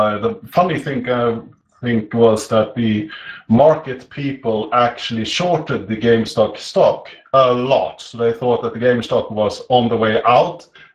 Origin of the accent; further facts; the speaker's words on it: Gothenburg, Västra Götaland, Sweden; English is a second language; I'm from Gothenburg, or Kungsbacka.